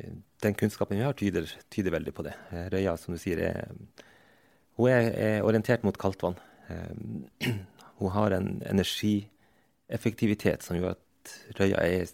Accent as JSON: {"language": "Norwegian", "region": "Finnmark", "country": "Norway", "tie": "born or raised there", "also_born_or_lived": "Tana", "said": "Ja, jeg vokste opp I Øst-Finnmark. Min mor fra Vadsø."}